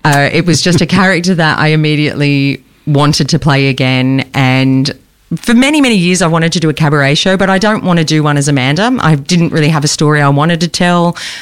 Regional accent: Sydney, New South Wales, Australia; now in Melbourne, Australia; I'm originally from Sydney. I've been in Melbourne for almost 12 years.

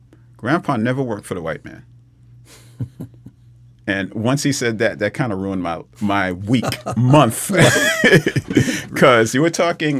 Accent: New York City, New York, United States; I grew up in Brooklyn, New York. Yeah.

